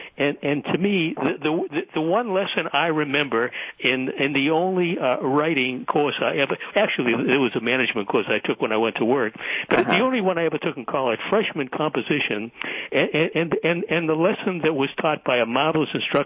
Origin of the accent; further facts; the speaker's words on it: Boston, Massachusetts, United States; I grew up in Boston